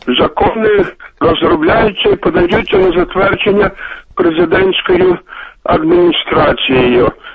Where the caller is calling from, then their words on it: Ivano-Frankivsk, Ivano-Frankivsk Oblast, Ukraine; з Івано-Франківська.